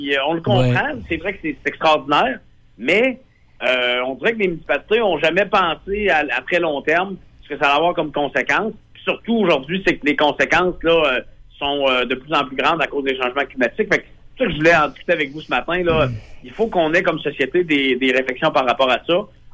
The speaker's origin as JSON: {"language": "French", "town": "Sainte-Flavie", "region": "Quebec", "country": "Canada", "tie": "born there", "said": "je suis né à Sainte-Flavie, mais dans le deuxième rang."}